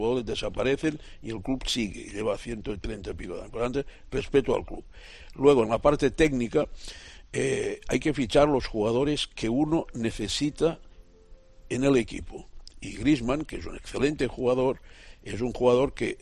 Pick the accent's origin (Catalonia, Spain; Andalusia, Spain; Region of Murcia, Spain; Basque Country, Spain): Catalonia, Spain; Lleida; y de Lérida, de mi zona, de mi tierra.